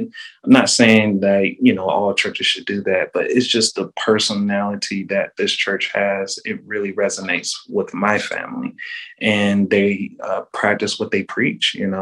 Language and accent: English; Charlotte, North Carolina, United States; also born or lived in Raleigh / Statesville; So when I was born in Raleigh, I moved to Charlotte until I was 12. And then I ended up going to Statesville. So Statesville is a small little town, about maybe 30, 35 minutes out.